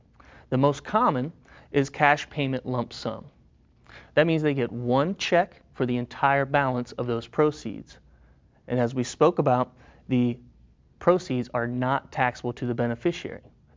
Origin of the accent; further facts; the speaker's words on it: Jacksonville, Florida, United States; from Jacksonville, Florida.